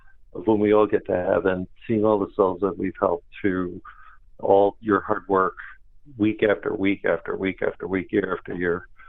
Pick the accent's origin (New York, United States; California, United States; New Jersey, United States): New Jersey, United States; By a kind of a quirk of growing up in New Jersey in the 60s